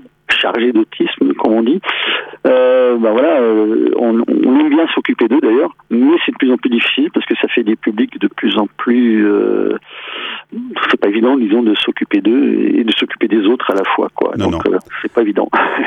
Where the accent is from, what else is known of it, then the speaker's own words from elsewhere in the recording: Nancy, Grand Est, France; moved away as an adult; now in Brittany, France; Je suis un jeune homme de 58 ans. Je suis natif de Lorraine. Je suis né à Nancy, donc, au siècle dernier. Et je suis en Bretagne depuis 40 ans, bientôt 40 ans, par choix.